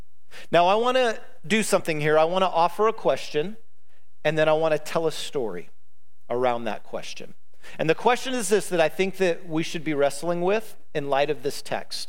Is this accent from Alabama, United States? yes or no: yes; Alabama, United States; also born or lived in Demopolis, Alabama; I was born in Demopolis, Alabama, and I spent most of my childhood with my family in southern Alabama.